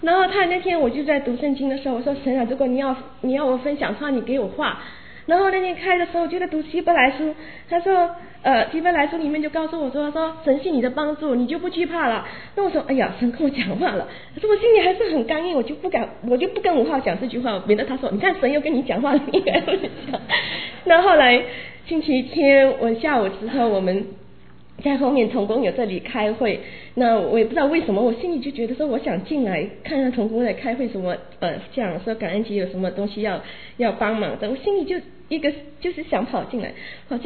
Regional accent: Malaysia; 我是从马来西亚来的，然后我家是拜佛的背景，可以说拜佛拜神的背景非常非常非常的强烈，那我从小就是在这种环境长大的

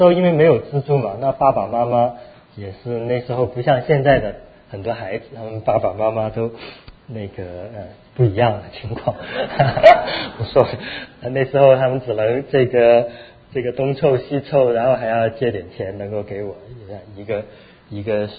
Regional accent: Guangzhou, Guangdong, China; 然后我也是从广州来的，所以会讲一些广东话。

